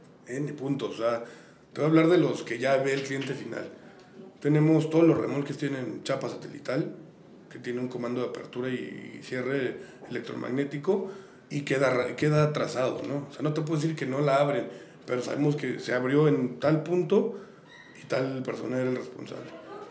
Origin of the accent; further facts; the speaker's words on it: Mexico; y soy orgullosamente mexicano